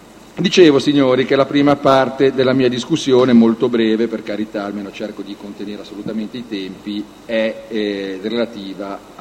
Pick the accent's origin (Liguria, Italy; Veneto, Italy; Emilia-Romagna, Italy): Liguria, Italy; Genoa; perché tutti noi che siamo di Genova